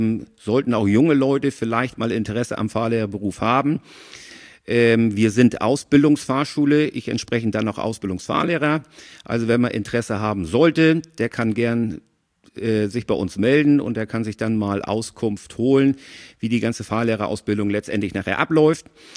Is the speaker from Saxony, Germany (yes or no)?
yes; Schwarzenberg, Saxony, Germany; also born or lived in Hamburg; Ich bin in Hamburg geboren, bin aber in Schwarzenweg groß geworden mit einer kurzen Ausnahme. Meine Eltern sind damals nach Sams gezogen.